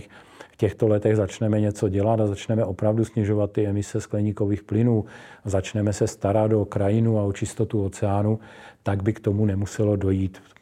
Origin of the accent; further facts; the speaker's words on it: Moravian-Silesian Region, Czechia; Já pocházím z Ostravska, což nenavozuje ten dojem přírody, ale Ostrava má velice krásné okolí